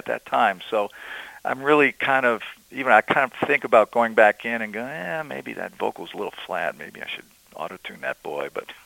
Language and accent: English; Wisconsin, United States; It's funny because I was kind of born and raised in Wisconsin